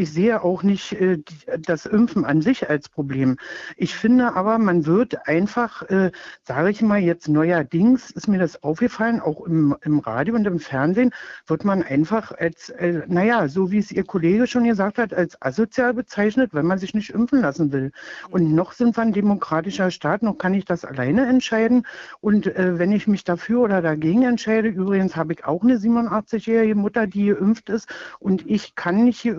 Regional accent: East Germany, Germany; Also früher, ich bin nur in der DDR aufgewachsen

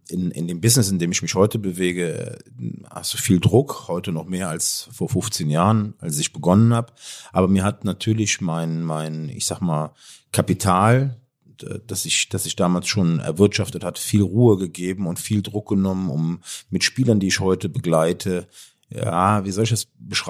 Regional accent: Cologne, North Rhine-Westphalia, Germany; Ich komme aus Köln.

